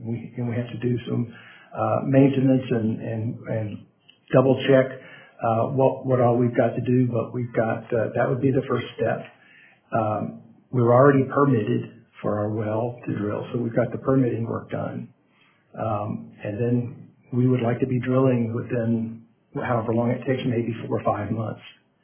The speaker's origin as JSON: {"language": "English", "town": "Kenai", "region": "Alaska", "country": "United States", "tie": "born or raised there", "said": "You know, I grew up here. I'm from Kenai"}